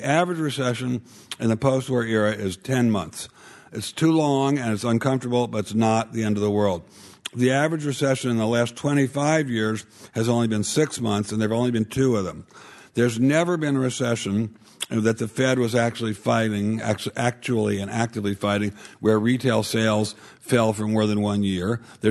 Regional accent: Maryland, United States; also born or lived in Virginia; When I was a child growing up in Maryland and Virginia, we had really serious repressive racial policies in this country.

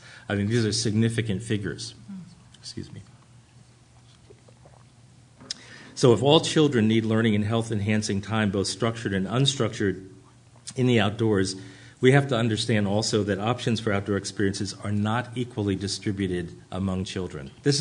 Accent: Atlantic City, New Jersey, United States; Now, I grew up in Atlantic City, New Jersey, at a time where there was still de facto segregation

